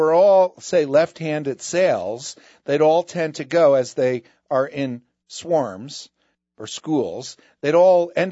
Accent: New Jersey, United States; I got stung when I was a kid swimming on the Jersey Shore. You know, I grew up in New Jersey.

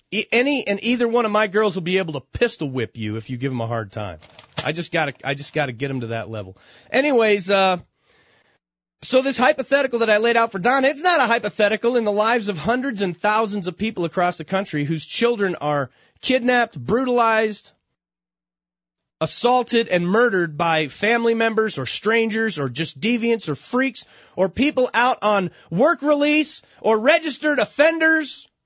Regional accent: United States; As a father, as an American, as a Christian, I cannot take it anymore.

